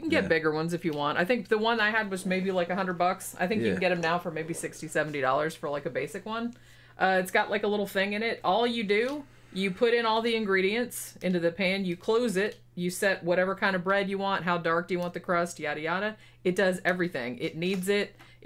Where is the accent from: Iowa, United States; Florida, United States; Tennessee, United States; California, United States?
Florida, United States; Daytona; near where we grew up in Daytona